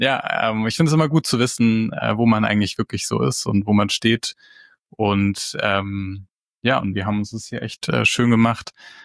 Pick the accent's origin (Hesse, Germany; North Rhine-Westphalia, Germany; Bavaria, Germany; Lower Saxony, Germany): Hesse, Germany; Mittelbuchen; Ich komme aus einem Dorf, das heißt Mittelbuchen, zum Speckgürtel von Frankfurt, also zwischen Hanau und Frankfurt.